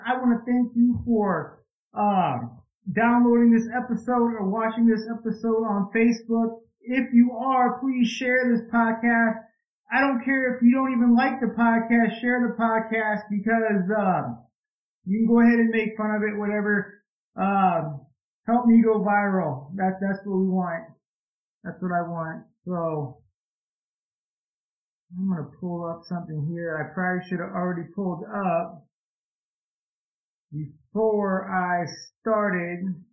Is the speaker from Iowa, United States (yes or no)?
yes; Iowa, United States; Here in Iowa, I mean, obviously, you know, I'm from Iowa